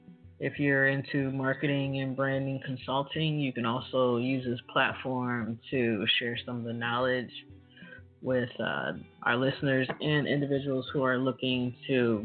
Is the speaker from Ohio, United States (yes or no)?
yes; Ohio, United States; also born or lived in California / Tennessee / Georgia; now in Florida, United States; I'm originally from Ohio. I've lived in Cali, went to college in Nashville, Tennessee. I've lived in Georgia, and now I'm here in Florida.